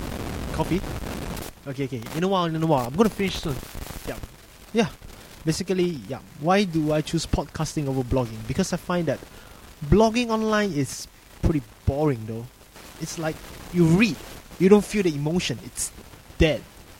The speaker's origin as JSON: {"language": "English", "country": "Singapore", "lives_now": "Australia", "said": "I'm from Singapore, and I'm currently doing my degree in Mechanical and Manufacturing Engineering in the University of South Australia."}